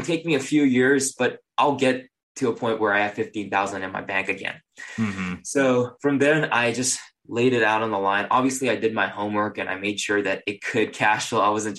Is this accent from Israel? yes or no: no; Singapore; moved away as an adult; also born or lived in Japan; now in Long Beach, United States; I was actually born in Japan and I grew up in Singapore. So okay. I'm not, you know, natively from the U.S., came here when I was 18 for university. And then I'm currently living in Long Beach, California